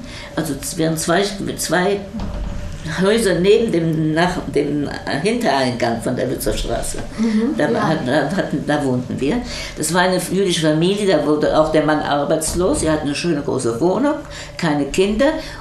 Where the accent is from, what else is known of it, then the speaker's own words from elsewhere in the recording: Cologne, North Rhine-Westphalia, Germany; born there; Ich kam aus einem Ostjudenhaus in Deutschland. Ich bin zwar in Köln geboren, Köln-Klettenberg